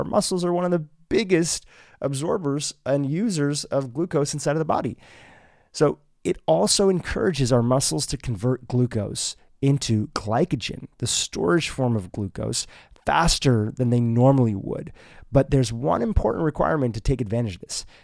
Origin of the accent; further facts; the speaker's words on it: India; being Indian, my background from the Vedic tradition and Ayurveda being part of some of the hacks that my family gave me growing up.